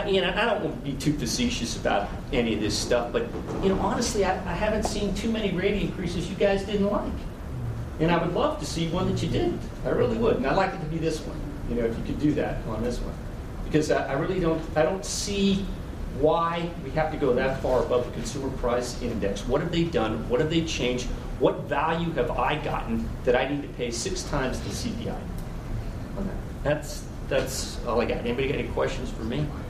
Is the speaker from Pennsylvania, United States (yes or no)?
no; California, United States; I am originally from California. I've lived here off and on with the Marine Corps since 1981, but I still consider myself a carpetbagger